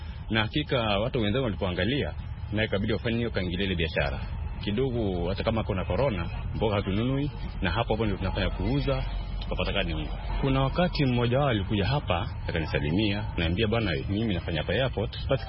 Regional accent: Kisii County, Kenya; natoka kaunti ya Kisii, na mimi ni mkazi wapo mpaka kwa miaka mingi.

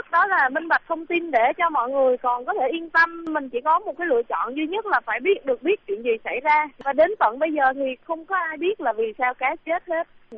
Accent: Nha Trang, Khanh Hoa, Vietnam; tôi đến từ Nha Trang.

